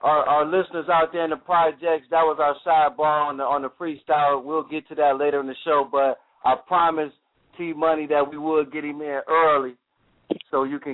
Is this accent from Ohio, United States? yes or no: yes; Cleveland, Ohio, United States; I'm a homer. I love, you know, I'm from Cleveland, but I love the New York Knicks.